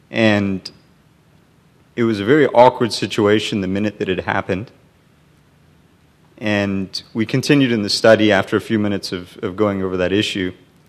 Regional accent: South Africa; I'm from South Africa and grew up in apartheid and in an environment where, you know, we weren't allowed to be in white beaches or white buses, etc., and separate. So we grew up in that.

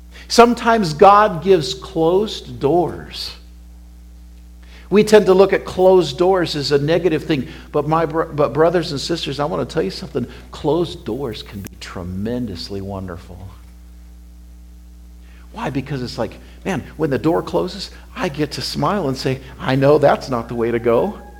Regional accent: Wyoming, United States; I've lived in the wilderness growing up in Wyoming. And I really mean that. Some of you die to go to Wyoming. I'll take you to my ranch and you'll say, why am I here?

